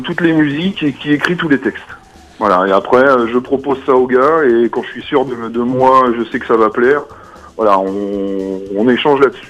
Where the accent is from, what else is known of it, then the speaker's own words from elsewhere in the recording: Les Landes-Genusson, Pays de la Loire, France; Alors moi je suis des Landes Génusson